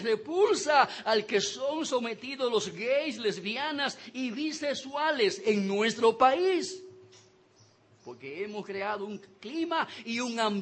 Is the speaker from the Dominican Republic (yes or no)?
yes; Dominican Republic; cuál es la cosmovisión de nuestras vidas aquí en el país como sociedad, como pueblo dominicano